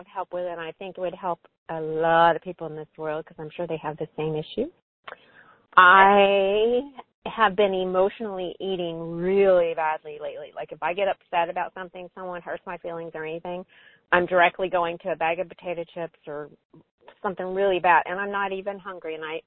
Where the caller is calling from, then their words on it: Florida, United States; from Florida. … from Florida.